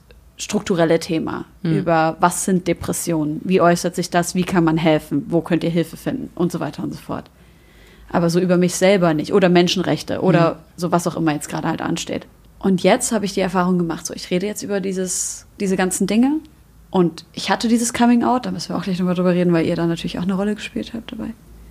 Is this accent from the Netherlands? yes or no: no; Syria; Bei uns ist ja nochmal auch was anderes so, eine muslimische Familie so und wir sind aus Syrien und so weiter.